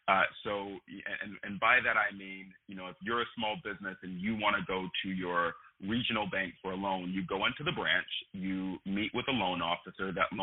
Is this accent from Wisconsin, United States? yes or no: no; Leland, North Carolina, United States; Leland, North Carolina, my hometown